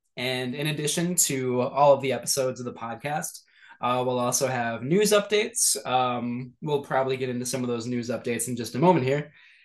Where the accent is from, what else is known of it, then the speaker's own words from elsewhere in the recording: Wisconsin, United States; So I'm originally from Wisconsin, so I was rooting on the Brewers